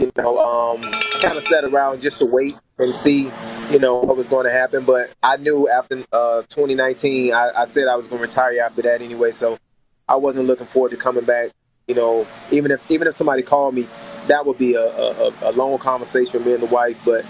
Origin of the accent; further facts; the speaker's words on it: Miami, Florida, United States; now in Fort Lauderdale, United States; I'm in Miami, Florida. I grew up in Miami. I'm from Miami Gardens, but I stay in Fort Lauderdale now, but I'm from Miami, Florida.